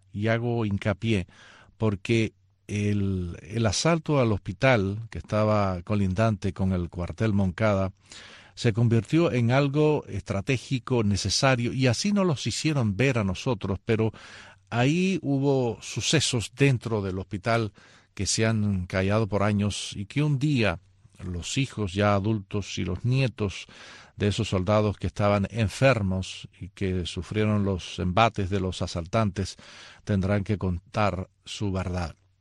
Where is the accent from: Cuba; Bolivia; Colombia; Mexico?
Cuba; Cuando éramos niños en Cuba